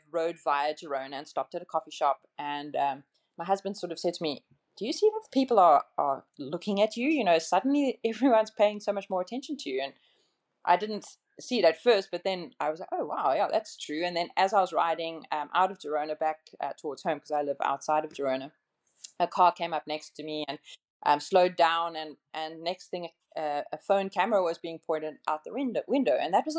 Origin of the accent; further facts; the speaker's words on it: South Africa; it's almost impossible for me to win a world title because I come from South Africa.